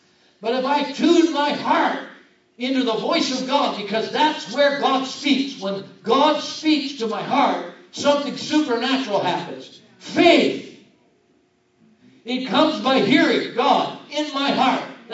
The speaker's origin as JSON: {"language": "English", "region": "Washington", "country": "United States", "said": "I'm from Whatcom County."}